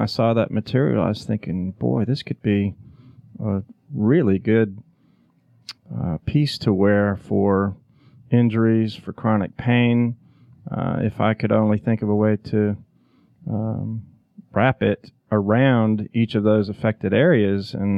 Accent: Indiana, United States; I grew up in Indiana and signed to play baseball at Liberty University in Virginia as a catcher

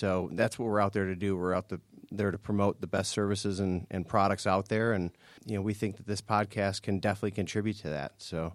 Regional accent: Milwaukee, Wisconsin, United States; also born or lived in Atlanta, United States; I am from Milwaukee originally, lived in Atlanta in the 1990s during the Olympics

